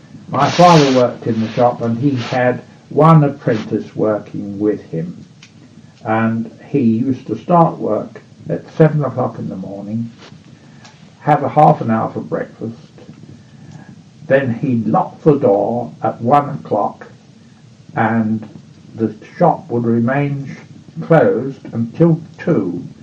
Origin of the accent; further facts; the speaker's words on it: Wickham, South East England, United Kingdom; Yes, I was born in Wickham in 1910.